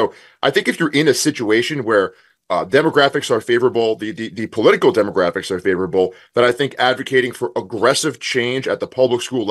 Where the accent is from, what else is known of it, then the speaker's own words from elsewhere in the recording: New York, United States; You know, Stu, I'm from New York, and I've grown up in close proximity to these environments my entire life.